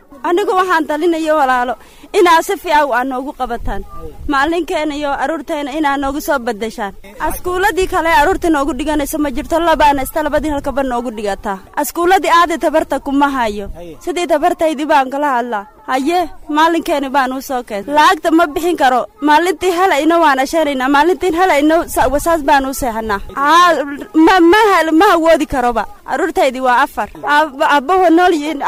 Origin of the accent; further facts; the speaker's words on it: Mogadishu, Banaadir, Somalia; markii hore waxaan ka imaaday Xamar halka ay migato waxaan deganahay 6 sanad